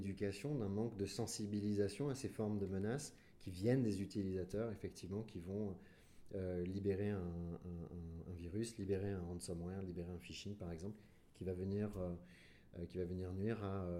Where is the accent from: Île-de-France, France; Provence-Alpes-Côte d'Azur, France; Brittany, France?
Provence-Alpes-Côte d'Azur, France; Marseille; born there; Eh bien, je suis né à Marseille et j'ai fait le tour du monde dans la tech.